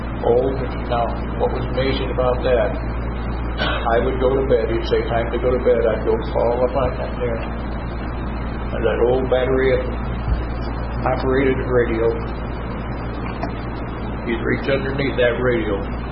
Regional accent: Norwich, New York, United States; And I was brought up in Norwich, New York.

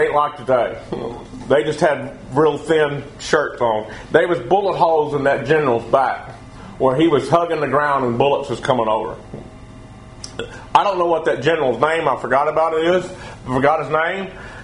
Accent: Texas, United States; And I'm from Texas.

